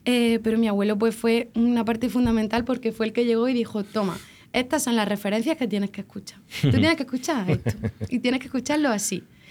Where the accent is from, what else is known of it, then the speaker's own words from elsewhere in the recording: Andalusia, Spain; me siento muy de allí y no hay nada que me guste más en el mundo que mi pueblo